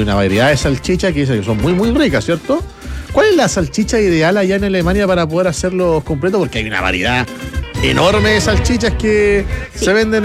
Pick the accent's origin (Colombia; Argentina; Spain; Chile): Chile; born or raised there